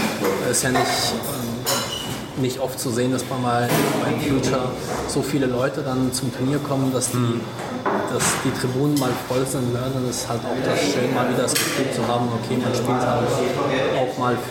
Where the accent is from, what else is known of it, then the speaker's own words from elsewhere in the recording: Argentina; es war in Argentinien, der war mein Trainer, seit ich klein war